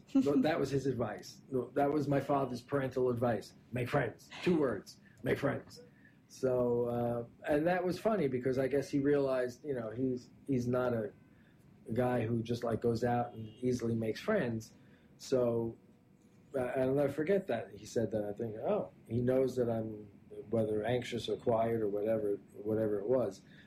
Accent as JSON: {"language": "English", "town": "Brooklyn", "region": "New York", "country": "United States", "tie": "born or raised there", "said": "because I grew up in Brooklyn. And it doesn't sound like a big leap, but it's a big leap going from Brooklyn to Manhattan."}